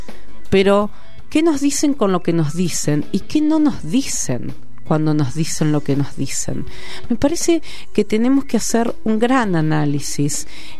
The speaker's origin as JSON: {"language": "Spanish", "country": "Argentina", "said": "Nos interpela como argentinos y argentinas y nos interpela a nivel mundial."}